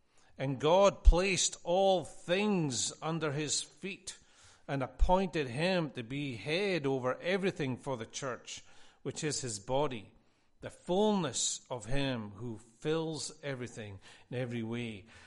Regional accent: Scotland, United Kingdom; You know, I'm Scottish.

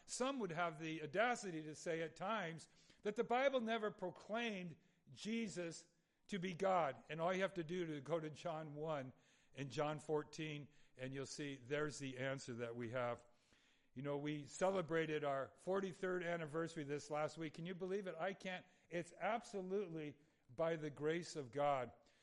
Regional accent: California, United States; I grew up in Southern California.

